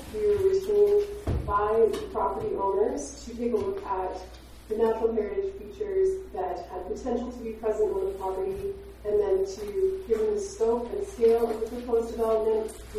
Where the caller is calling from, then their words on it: North Bay, Ontario, Canada; So I'm attending from North Bay